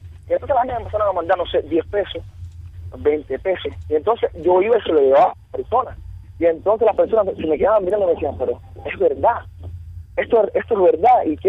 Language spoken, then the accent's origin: Spanish; Cuba; Como todo cubano, me levanto tempranito y salgo para la calle a buscarme el peso del día a día